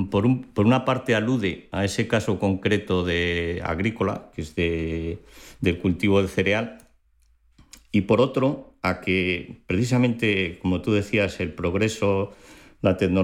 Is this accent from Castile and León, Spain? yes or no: yes; Castile and León, Spain; mi pueblo está en una zona de Soria que tiene menos densidad de población que el Sáhara.